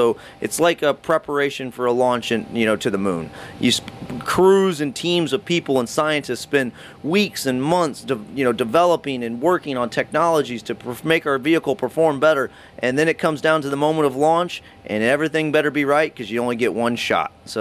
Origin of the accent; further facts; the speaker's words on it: Lafayette, Indiana, United States; I grew up in Lafayette, Indiana. I'm a Hoosier, you know, a Boilermaker, a Hoosier, you know.